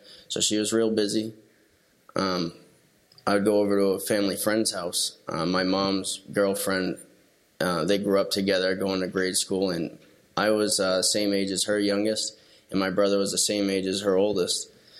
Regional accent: Tamworth, New Hampshire, United States; I'm from Tamworth area up near Conway, and I grew up with a great family, when I was a kid, going camping, fishing, hunting with my dad

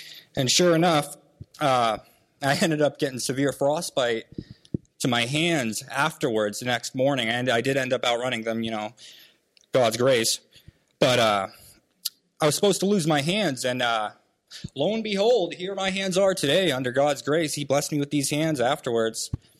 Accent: Laconia, New Hampshire, United States; I'm 26 years old. I'm from Laconia, New Hampshire.

